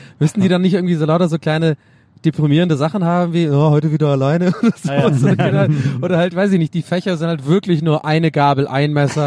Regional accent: Burgberg, Germany; Ich komme aus Burgberg

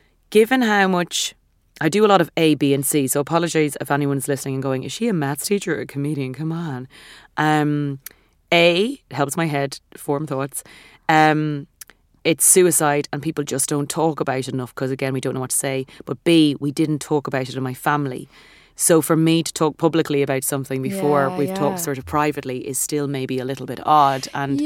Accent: Ireland; this is growing up in Catholic Ireland

